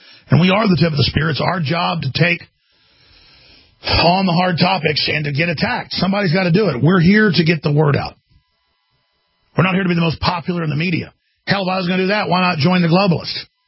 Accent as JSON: {"language": "English", "region": "Texas", "country": "United States", "said": "Or I don't go out to L.A. and tell everybody I'm a Texan or whatever."}